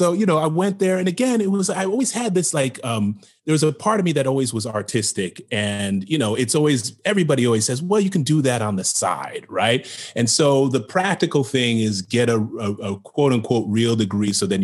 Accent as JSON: {"language": "English", "region": "New York", "country": "United States", "also_born_or_lived": "Schenectady / New Rochelle", "said": "I'm from upstate New York. I was born in Schenectady, New York."}